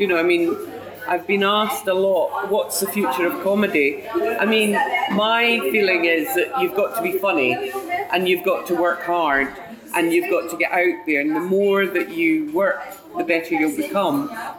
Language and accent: English; Edinburgh, Scotland, United Kingdom; I am born and bred in Edinburgh and I live and work in Edinburgh, I don't come up from London